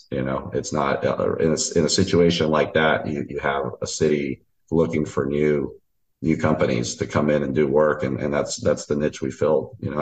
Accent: Miami, Florida, United States; You know, I grew up in Miami through Hurricane Andrew

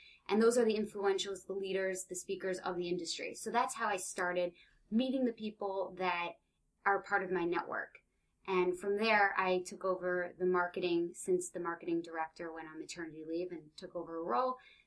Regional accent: Chicago, Illinois, United States; now in New York, United States; And I came to New York from Chicago thinking I was going to work in TV, in music, fashion.

